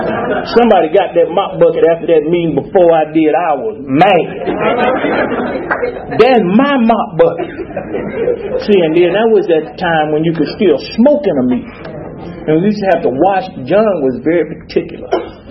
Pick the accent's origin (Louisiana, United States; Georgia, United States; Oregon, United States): Georgia, United States; Atlanta; And I raised my hand and I said … I'm an alcoholic, I'm from Atlanta, Georgia.